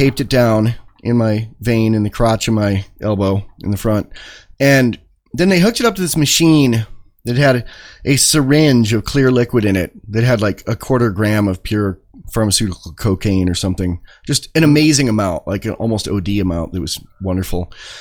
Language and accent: English; Chautauqua, New York, United States; I grew up in Chautauqua, New York, summered there.